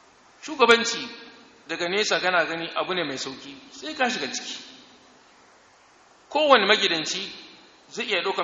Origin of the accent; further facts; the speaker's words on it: Nigeria; Arabic is a second language; اللهم اجعل بلدنا نيجيريا آمنة مطمئنة وسائر بلاد